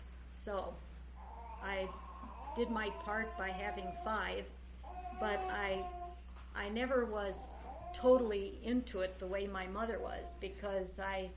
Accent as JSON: {"language": "English", "town": "Chicago", "region": "Illinois", "country": "United States", "said": "I came from Chicago, Erling from this little town in North Dakota, and had grown up in Chicago. My mother and my father were both born in Chicago."}